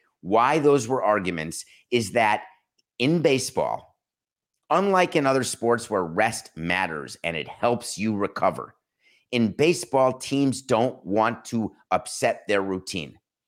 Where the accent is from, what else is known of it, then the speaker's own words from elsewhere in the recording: Milwaukee, Wisconsin, United States; I said the city of Milwaukee, my hometown, birth town, has never had a World Series parade.